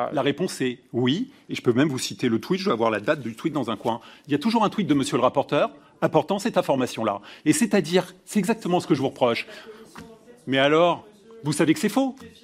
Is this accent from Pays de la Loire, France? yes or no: no; Normandy, France; et français, je suis aussi normand d'ailleurs.